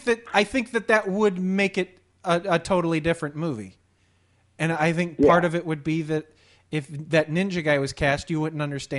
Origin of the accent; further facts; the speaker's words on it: Missouri, United States; I'll say it however I want. I'm from Missouri.